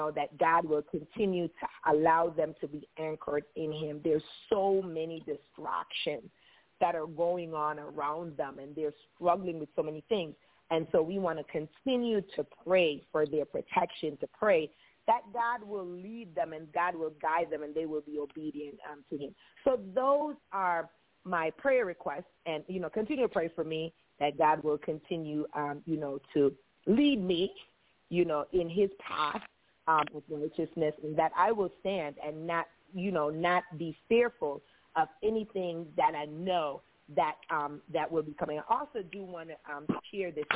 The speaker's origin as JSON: {"language": "English", "country": "Jamaica", "said": "if it is his will, I'm Jamaican, I can't say all of those H and I together, right?"}